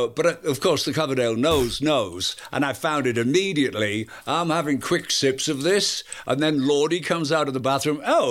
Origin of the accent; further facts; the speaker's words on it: Yorkshire and the Humber, United Kingdom; I'm from Yorkshire.